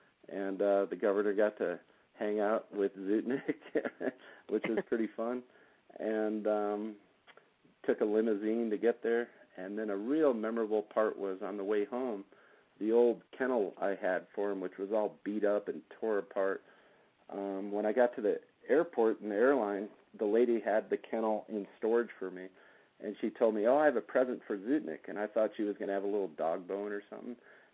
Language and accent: English; Midwest, United States; And growing up in the Midwest, it's like we get to ski, but we don't get kind of overdone on it